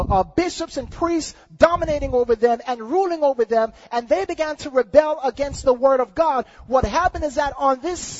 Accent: Jamaica; And I'm Jamaican.

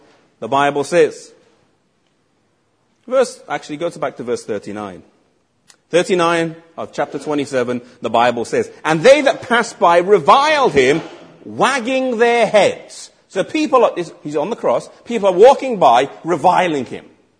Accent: England, United Kingdom; Well, I'm English, because I'm from England, have a passport. But my mother's from Iceland. My dad's from Mauritius, but he's an Indian Mauritian.

